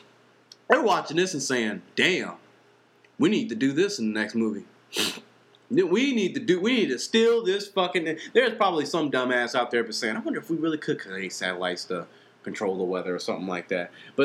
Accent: United States; I've never been to India. I don't know what kind of carts they have out there. I'm from America.

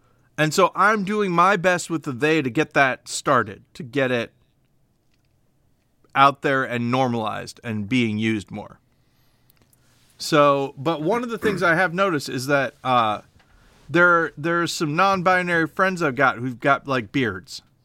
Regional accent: the South, United States; I'm a Southerner and I always say sir and ma'am, and I don't know what to use.

